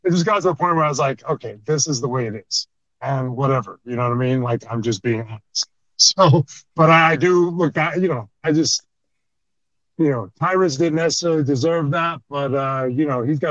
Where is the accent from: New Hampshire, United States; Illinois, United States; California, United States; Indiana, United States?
California, United States; Los Angeles; And now we're here in my hometown, LA, and I'm in the Battle Royal.